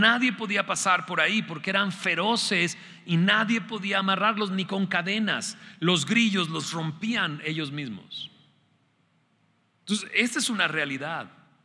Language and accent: Spanish; Mexico; cómo somos los mexicanos buenos para eso